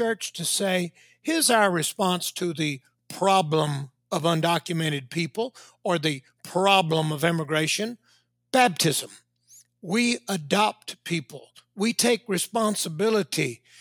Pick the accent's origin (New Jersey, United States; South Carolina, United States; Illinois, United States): South Carolina, United States; growing up in South Carolina, it was the Black church